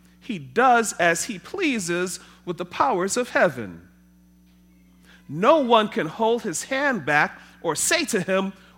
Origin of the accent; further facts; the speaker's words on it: Trinidad & Tobago; I grew up in Trinidad.